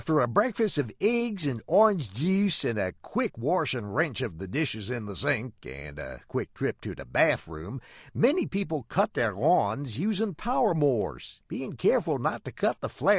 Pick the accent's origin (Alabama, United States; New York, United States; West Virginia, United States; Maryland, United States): Maryland, United States; Baltimore; I was born in Balmer, Maryland.